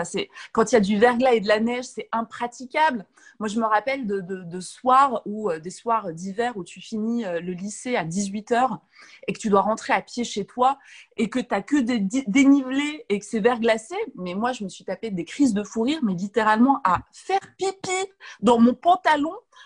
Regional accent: Saint-Étienne, Auvergne-Rhône-Alpes, France; Je suis née à Saint-Étienne, oui. J'ai 38 ans. Donc Saint-Étienne, tu vois, c'est une ville minière assez sombre. Mais ce qui est incroyable, moi j'y ai vécu jusqu'à mon baccalauréat.

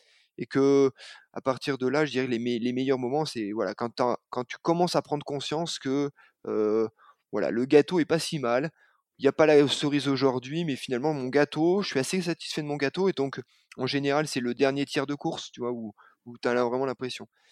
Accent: Massif Central, France; je suis issu du Massif Central, où c'est de la montagne, mais pas quand même complètement. C'est du plat, mais pas complètement.

